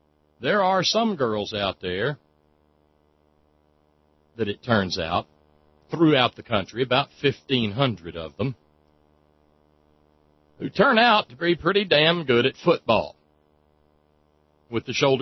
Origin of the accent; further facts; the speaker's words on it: the South, United States; One of the fringe benefits, I guess, of being a Southerner who's raising a daughter in the 21st century